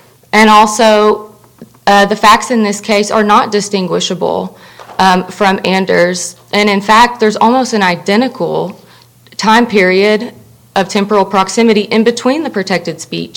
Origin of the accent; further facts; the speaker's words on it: Grayson, Kentucky, United States; I'm from Grayson, Kentucky